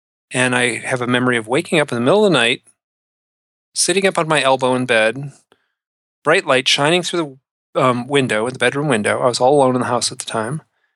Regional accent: Michigan, United States; it's a calm, beautiful night in the Midwest. I grew up near Detroit.

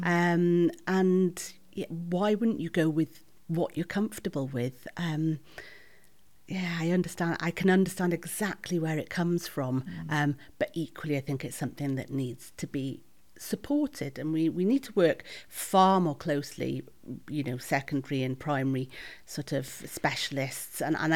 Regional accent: Wales, United Kingdom; also born or lived in Edinburgh; and I'm from North Wales originally.

